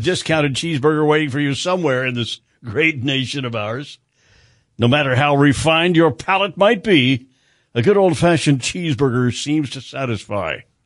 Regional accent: Wichita, Kansas, United States; growing up in West Wichita, there was a place called

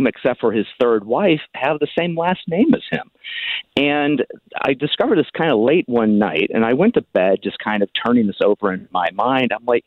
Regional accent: Midland, Michigan, United States; No, I'm actually originally from Midland, Michigan, which you probably have never heard of.

